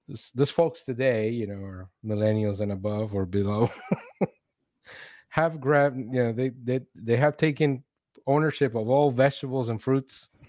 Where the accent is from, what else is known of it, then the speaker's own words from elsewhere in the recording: Venezuela; when I grew up in Venezuela, I was watching a lot of like recycle TV, I think. I didn't realize it until I got here.